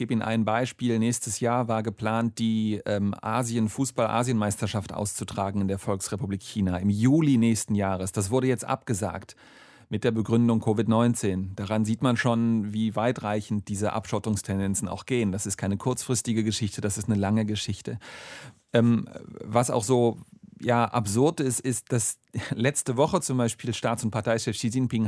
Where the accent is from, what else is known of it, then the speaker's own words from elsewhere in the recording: Rastatt, Baden-Württemberg, Germany; Ich bin aufgewachsen, auch in der Region Baden-Baden, Rastatt, wo ich herkomme.